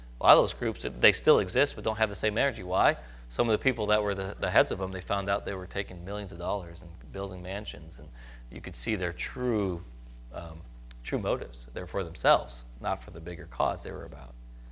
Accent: Wisconsin, United States; By the way, you know I'm from Wisconsin, right? Okay, that's how we talk.

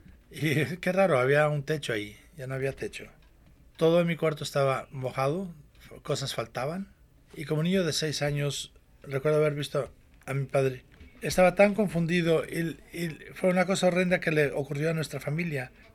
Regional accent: Miami, Florida, United States; born there; Nací en Miami cuando tenía 6 años de edad.

